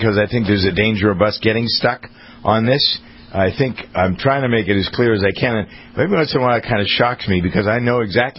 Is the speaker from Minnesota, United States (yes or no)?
no; Framingham, Massachusetts, United States; my hometown here in Massachusetts, Framingham